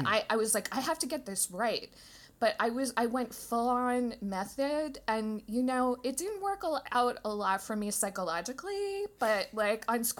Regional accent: Manhattan, New York, United States; You have to be funny growing up in Manhattan.

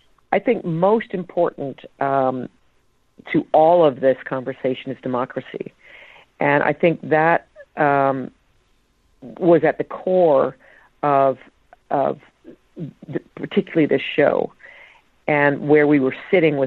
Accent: Canada; possibly because I grew up in Canada.

